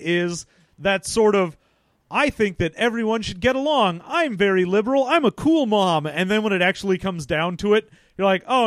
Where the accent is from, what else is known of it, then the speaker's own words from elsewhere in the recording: United Kingdom; I'm super uncomfortable about everything because I'm so British.